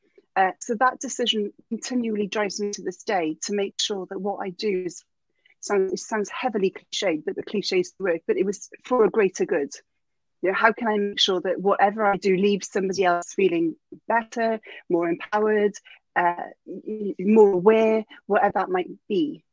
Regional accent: Wales, United Kingdom; now in London, United Kingdom; I'm Welsh. I'm turning 44 next month. I now live in a house here in London, but that's a new feature from 3 weeks ago. I'm very nomadic.

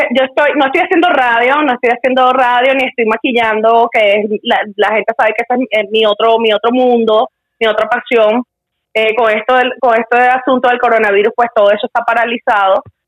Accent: Venezuela; la mayoría que estamos ahí somos venezolanos

